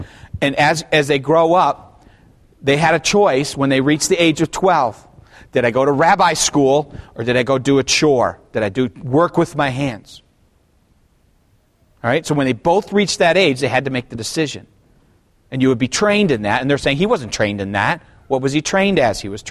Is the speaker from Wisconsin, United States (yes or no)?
no; Toledo, Ohio, United States; I grew up in Toledo, Ohio, and I went to a church that had about 1,800 members.